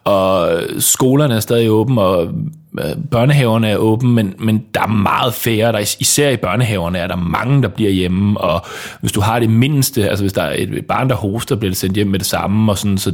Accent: Central Denmark Region, Denmark; Jeg er ikke fra Skelskør. Jeg er fra Vestjylland.

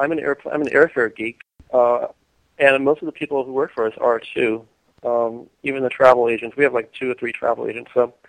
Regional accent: Boston, Massachusetts, United States; born there; I was born in Boston, so I could watch the planes take off and land.

